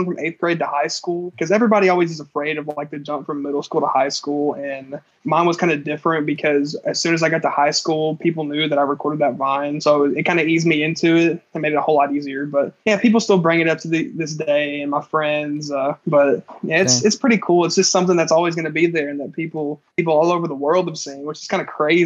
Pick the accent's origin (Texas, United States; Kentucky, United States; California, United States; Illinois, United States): Kentucky, United States; Madisonville; I'm 19. I'm from Madisonville, Kentucky.